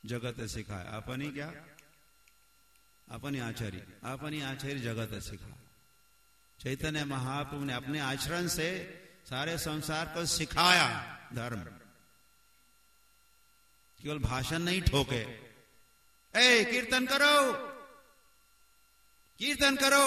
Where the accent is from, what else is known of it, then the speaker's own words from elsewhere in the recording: Maharashtra, India; born there; जिस गांव में मेरा जन्म हुआ महाराष्ट्र में